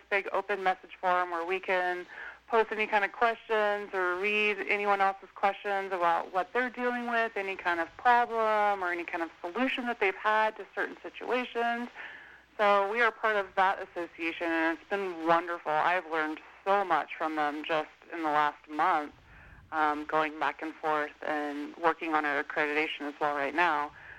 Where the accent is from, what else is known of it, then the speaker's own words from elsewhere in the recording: Newcastle, California, United States; now in Colfax, United States; I was born and raised in Newcastle.